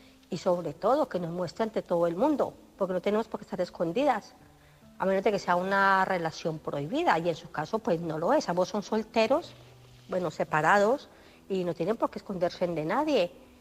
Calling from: Barcelona, Catalonia, Spain; de Barcelona.

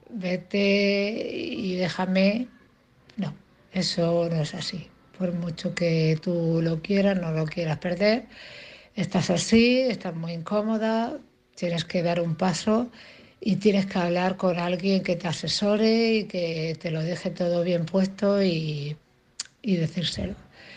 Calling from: Cartagena, Region of Murcia, Spain; de Cartagena.

